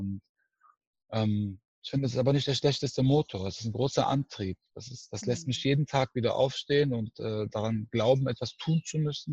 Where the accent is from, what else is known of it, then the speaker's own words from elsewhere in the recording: Aachen, North Rhine-Westphalia, Germany; Ich bin aus Aachen, ich bin ein Fan von all denen.